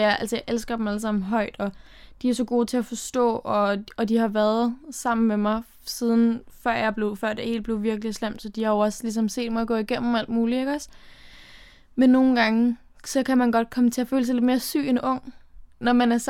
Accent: Ballerup, Capital Region of Denmark, Denmark; Jeg er 17 år gammel, og jeg kommer fra Ballerup.

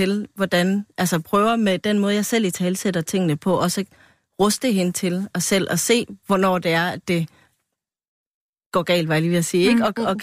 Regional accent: Aarhus, Central Denmark Region, Denmark; Jamen, jeg er vokset op i Aarhus.

